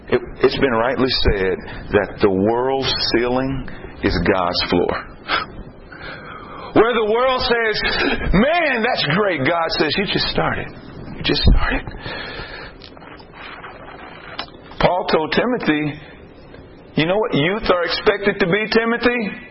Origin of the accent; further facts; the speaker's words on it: Texas, United States; this happened a couple of times in Texas, I'm from Texas